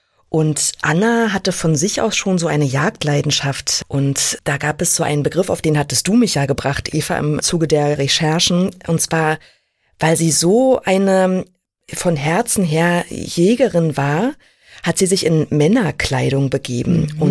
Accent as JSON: {"language": "German", "region": "Brandenburg", "country": "Germany", "said": "Da musste ich auch erst als Brandenburgerin nachschauen."}